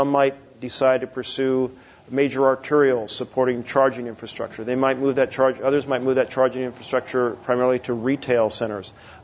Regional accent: Oregon, United States; Oregon, my home state, I just visited a couple days ago a charging station

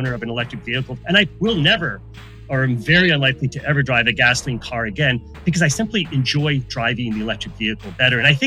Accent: United States; and I apologize, I'm an American

